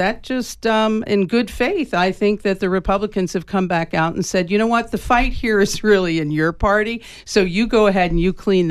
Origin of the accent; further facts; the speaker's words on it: Panama; Well, you know, I was raised in Panama, so the fact that we don't have humidity is what makes me happy.